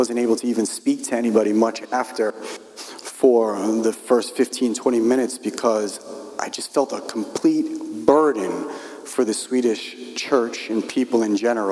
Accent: Brooklyn, New York, United States; I'm from New York. He introduced me a little bit before, particularly if you're familiar with New York. I'm from Brooklyn.

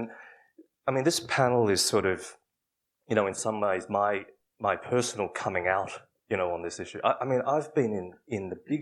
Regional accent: Australia; born there; I was born in Australia and my parents are from Hong Kong

